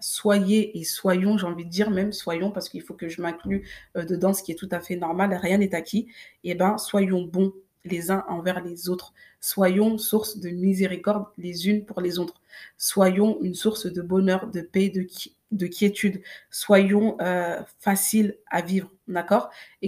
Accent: Mali; first language Bambara; French is a second language; je suis fan de ma langue, donc qui est le Bambara. Je suis originaire du Mali

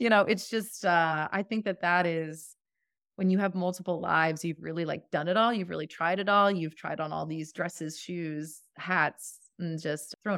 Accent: Florida, United States; I love the water. I grew up in Florida. We don't live near an ocean

